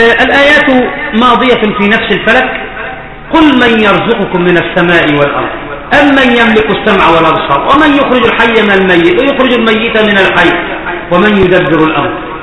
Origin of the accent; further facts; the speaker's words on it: Cairo, Cairo Governorate, Egypt; العجوزة دي عندنا في القاهرة